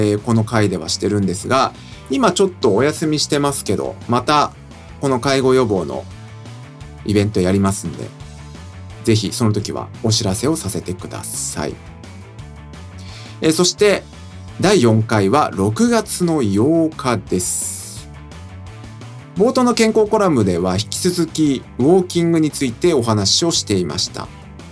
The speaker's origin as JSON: {"language": "Japanese", "region": "Saitama", "country": "Japan", "said": "ここで紹介している与野公園なんですが、実は私の地元にもかかわらず、この時に初めて行くというね"}